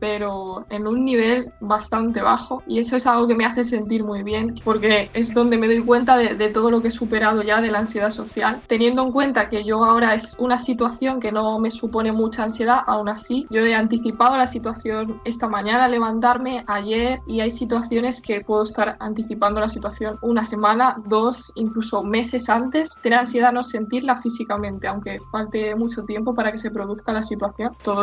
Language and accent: Spanish; Manises, Valencian Community, Spain; tengo 24 años, soy de Manises